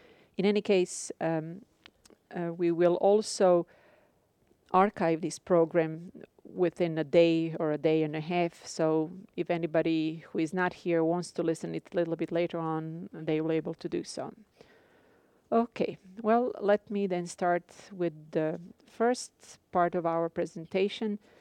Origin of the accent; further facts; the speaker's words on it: Croatia; accent: Slavic; If you wonder where my accent comes from, I'm originally from Croatia, so it's Slavic accent